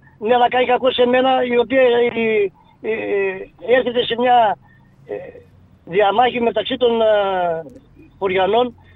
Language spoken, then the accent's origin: Greek; Greece; also born or lived in Athens; Έφυγα από το χωριό μου στα 15 μου χρόνια. Ούτε 15 δεν ήμουν.